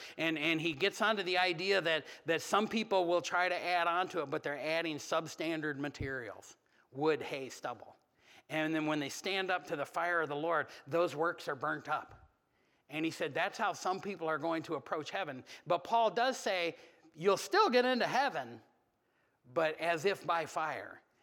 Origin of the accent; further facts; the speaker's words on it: United States; I don't have a hometown. I'm just an American, I guess.